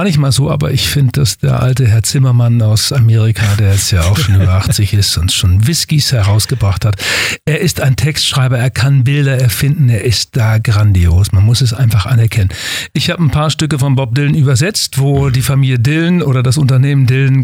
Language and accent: German; Twistringen, Lower Saxony, Germany; auf dem Friedhof in Twistring, meinem Heimatort